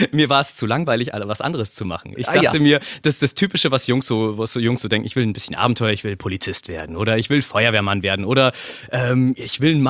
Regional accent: Munich, Bavaria, Germany; ich bin ein Bayer, quasi ein Ausländer. also ich komme aus dem schönen München, aus dem Süden von Deutschland

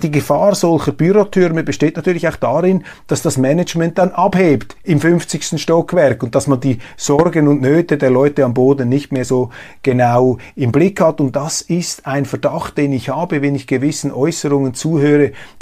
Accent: Zurich, Switzerland; das ist hier die Anerkennung, die man auch als Zürcher gegenüber dieser baslerischen Weltwunderfirma fraglos verspürt.

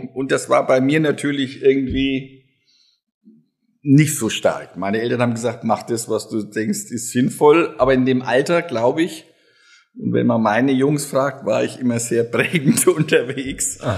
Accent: Bavaria, Germany; Oh, ich bin Franke, das heißt Lothar Matthäus ist mein sprachliches Vorbild.

